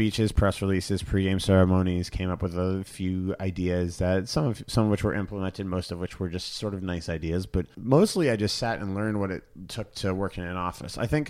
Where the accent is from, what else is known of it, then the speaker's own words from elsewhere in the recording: Boston, Massachusetts, United States; I was a very decent ice hockey player growing up in Boston